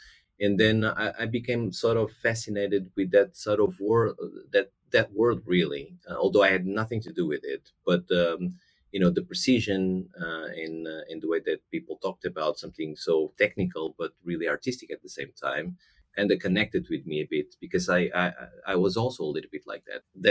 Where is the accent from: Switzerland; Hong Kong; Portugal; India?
Portugal; English is a second language; now in London, United Kingdom; Portugal.